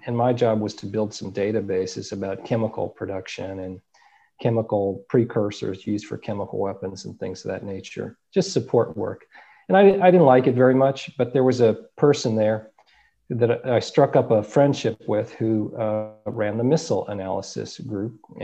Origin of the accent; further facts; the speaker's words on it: Phoenix, Arizona, United States; Obviously, growing up in Phoenix, I had lots of jobs at stores and restaurants and things, making ends meet, and during college to make some money.